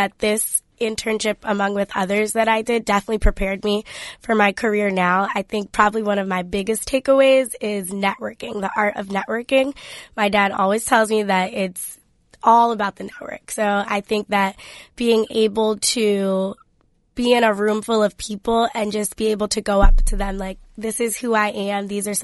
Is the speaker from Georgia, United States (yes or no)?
no; New Jersey, United States; And I'm from New Jersey, so I wanted to stay kind of close in that area, and that's where I was placed, in Boston.